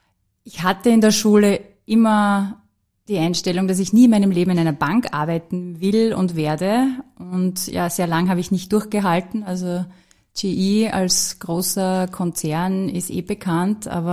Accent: Styria, Austria; now in Vienna, Austria; Das war aus dem aus der Region heraus, wo ich herkomme, aus dem Ennstal

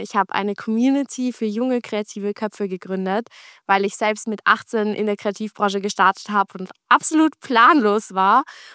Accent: Vienna, Austria; Ich bin aus Österreich, für alle, die sich wundern, was das für ein Dialekt ist. Ich bin aus Wien und ich lebe auch in Wien.

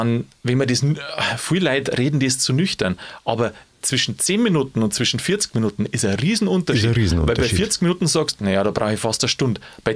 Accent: Bavaria, Germany; bei uns in Bayern

